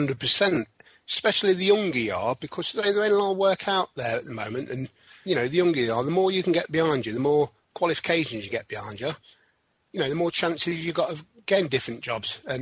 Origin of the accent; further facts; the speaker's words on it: Leicester, East Midlands, United Kingdom; I'm from Leicester and I'm on the plumbing course and I'm on week three.